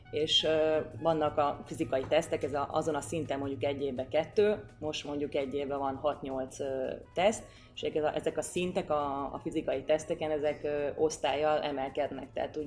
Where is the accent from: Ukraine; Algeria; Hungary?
Hungary; Győr-Moson-Sopron; én Győr-Moson-Sopron megyei vagyok, elég erős volt nálunk a játékvezetés